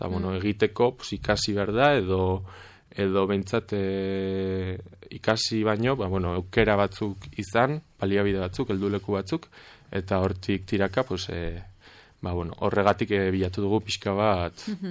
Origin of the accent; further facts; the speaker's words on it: Pamplona, Navarre, Spain; Ni Txantreakoa naiz